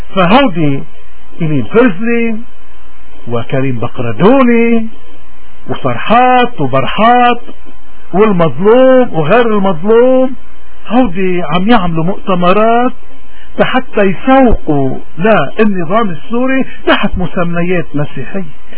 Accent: Lebanon; ونحن كلبنانيين شايفين هذا الحزب شو عم يعمل

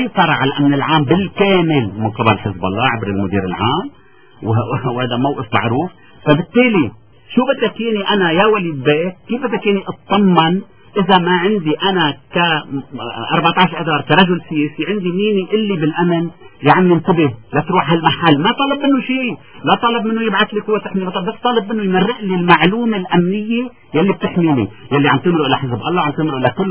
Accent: Lebanon; انا مواطن لبناني ومسؤول

